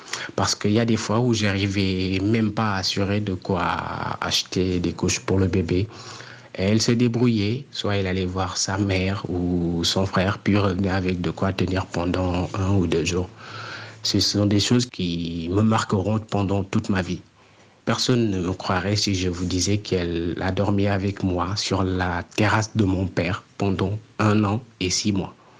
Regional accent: Dakar, Senegal; j'ai 29 ans, je suis sénégalais et je vis à Dakar.

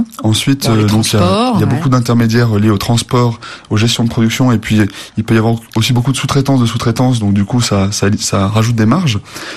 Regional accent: Romans-sur-Isère, Auvergne-Rhône-Alpes, France; donc moi je suis originaire de Romans, la capitale de la chaussure

